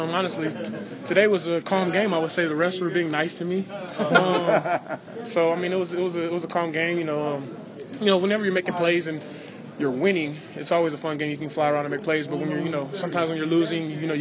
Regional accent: California, United States; He's from California, just like I'm from California.

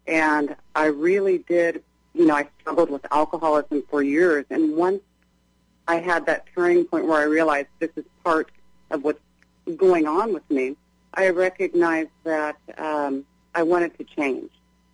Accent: Seattle, Washington, United States; I grew up in Seattle during the late 80s and 90s.

